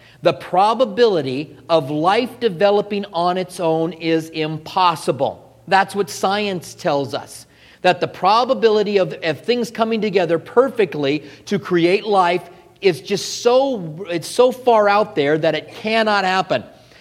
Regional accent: Albuquerque, New Mexico, United States; That's what I did growing up in Albuquerque. We had a sidewalk out in front of our house.

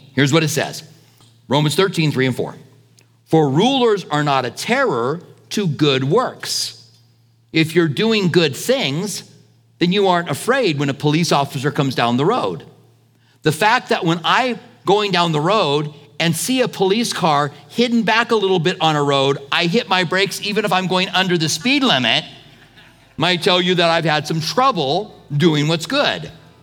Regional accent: United States; But I'm way for the United States. I live here. I'm an American.

